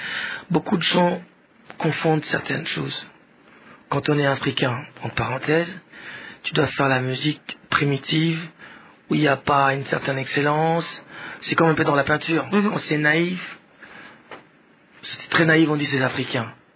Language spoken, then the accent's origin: French; Bukavu, South Kivu, DR Congo; born there; first language Swahili; French is a second language; Ma langue d'origine, quand je suis né, c'est-à-dire le Swahili, parce que je suis né à Bukavu